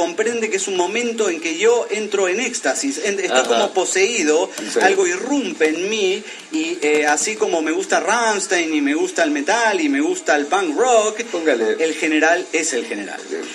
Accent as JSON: {"language": "Spanish", "country": "Panama", "said": "Yo le digo cadela porque vivo. En realidad soy panameño."}